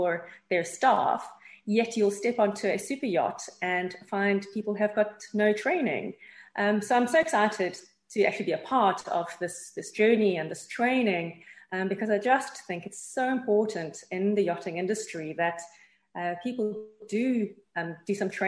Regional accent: South Africa; I come from South Africa.

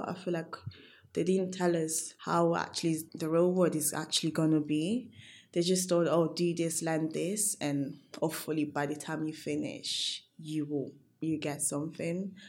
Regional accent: Coventry, West Midlands, United Kingdom; I'm 20 and I'm from Coventry.

